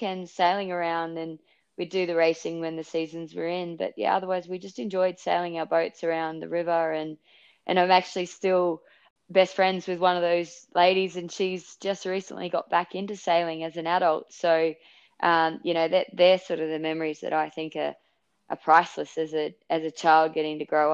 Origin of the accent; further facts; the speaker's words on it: Murwillumbah, New South Wales, Australia; as I was growing up in Mwullumbah, and I would do all these races with my dad on his yacht